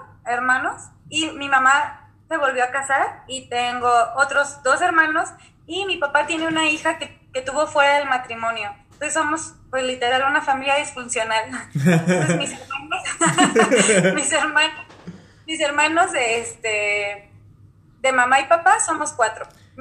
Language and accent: Spanish; Morelia, Michoacán, Mexico; born there; Nací en la ciudad de Morelia, Michoacán, en México.